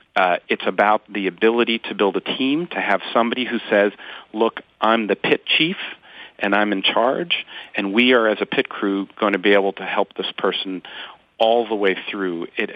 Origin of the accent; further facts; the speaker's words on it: Ohio, United States; We have 60,000 people on staff, 3 times bigger than the town I grew up in Ohio.